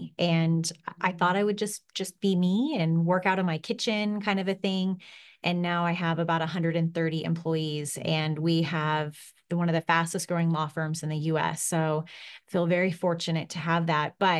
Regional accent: Kansas, United States; also born or lived in Japan / Korea / England; now in Phoenix, United States; Now, I'm originally from Kansas and met my husband, who's from Jersey. And that was through the military lifestyle. And we lived in Japan and Korea and Vegas and Texas. We lived in England, and then we got stationed here in Phoenix

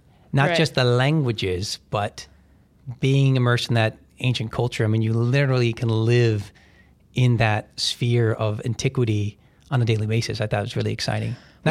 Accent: Huntington, West Virginia, United States; also born or lived in Buffalo; I was born in Buffalo, grew up in Huntington, West Virginia.

